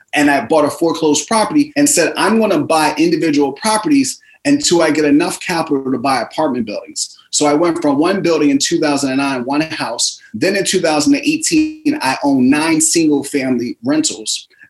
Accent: Philadelphia, Pennsylvania, United States; So I grew up in Philadelphia, 6 siblings, single parent household. My mother raised us.

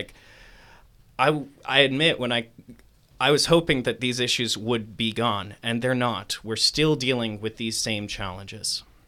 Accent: Ithaca, New York, United States; I grew up here in Ithaca, and this is my community.

